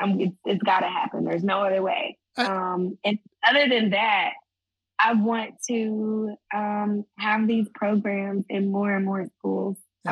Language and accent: English; Charlotte, North Carolina, United States; I grew up in Charlotte, North Carolina.